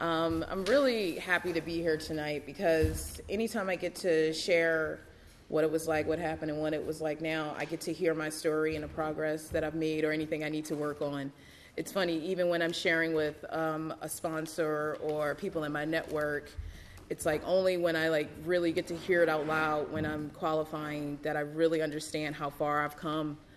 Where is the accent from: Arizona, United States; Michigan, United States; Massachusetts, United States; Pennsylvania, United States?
Pennsylvania, United States; Philadelphia; now in New York City, United States; I grew up in Philadelphia. I lived in New York City for the last, 11 years?